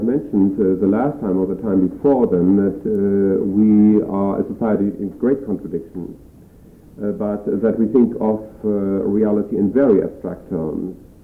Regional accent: Germany; I come from Germany

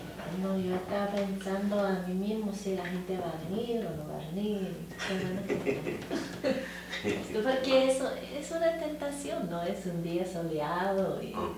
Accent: Los Angeles, California, United States; born there; yo nací en Los Ángeles, de descendencia de México y de Rusia

